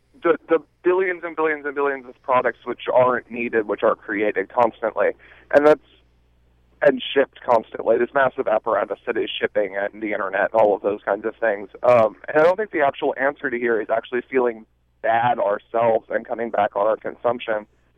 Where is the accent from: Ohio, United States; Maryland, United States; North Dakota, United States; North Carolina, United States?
Maryland, United States; Baltimore; But you can see, I'm from Baltimore, and you can see the way which like green building plays out.